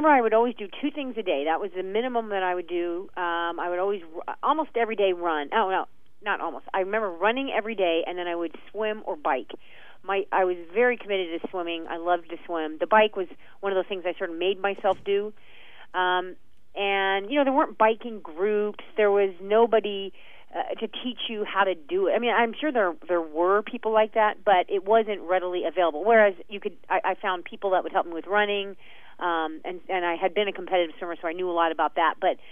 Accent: Tucson, Arizona, United States; I grew up in various places, but really I went to high school and college in Tucson, Arizona.

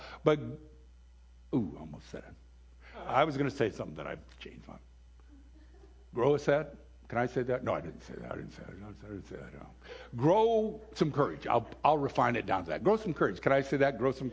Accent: Bellingham, Washington, United States; Those used to be so brutal when I was growing up in Bellingham, Washington, because you knew everybody was backstabbing each other

